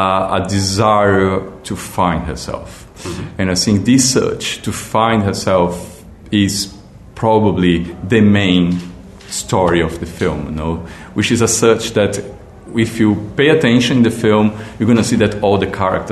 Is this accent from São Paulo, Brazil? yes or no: no; Recife, Pernambuco, Brazil; moved away as an adult; But for me, the relationship was very, very personal because I come from Recife. I lived in Recife until I was 23, if I'm not wrong now, and then I moved to Europe.